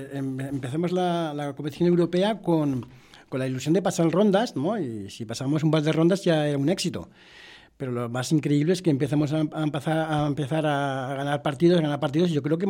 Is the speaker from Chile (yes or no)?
no; Catalonia, Spain; also born or lived in Barcelona; now in Priego, Spain; Yo estaba en Barcelona, soy catalán, pero ya soy hijo adoptivo de Priego, o sea que me considero prieguense totalmente.